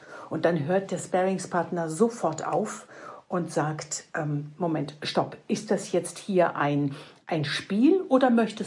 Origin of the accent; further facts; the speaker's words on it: Rhineland, Germany; Ich komme aus dem Rheinland, ja.